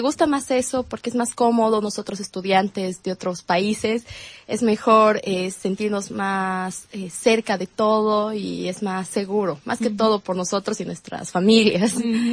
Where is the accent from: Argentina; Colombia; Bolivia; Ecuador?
Bolivia; now in Pontevedra, Spain; Bueno, en Bolivia, en mi país, la carrera no es tan comunicación audiovisual.